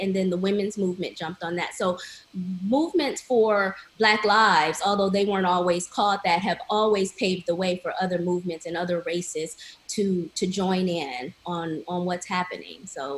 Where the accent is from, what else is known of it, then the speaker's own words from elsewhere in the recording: Detroit, Michigan, United States; moved away as an adult; now in Seattle, United States; I'm in Seattle right now. I'm from Detroit, but I moved to Seattle earlier part of this year.